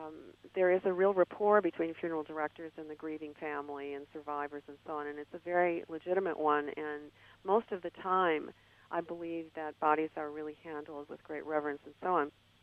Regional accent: Minnesota, United States; now in Los Angeles, United States; I am originally from Minnesota, and through family contacts back in Minnesota, though I live in Los Angeles

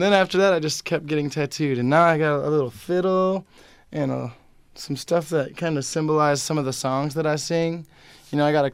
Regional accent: Ionia, Michigan, United States; also born or lived in Lansing; Well, I'm from Michigan. I was born in Lansing. And I grew up in a little place called Ionia, Michigan. It's in between Lansing and Grand Rapids.

